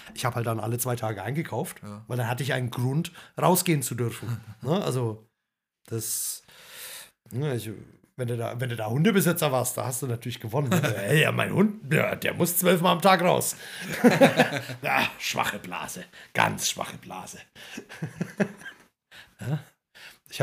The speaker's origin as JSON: {"language": "German", "country": "Slovenia", "said": "Das Lustige ist, in meinem Heimatland, Slowenien, da durften die teilweise nicht mal ihren Heimatort verlassen mit dem Auto."}